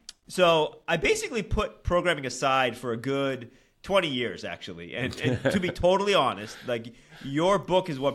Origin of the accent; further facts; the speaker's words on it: East Coast, United States; So my little bit of backstory: I grew up in the East Coast of the U.S.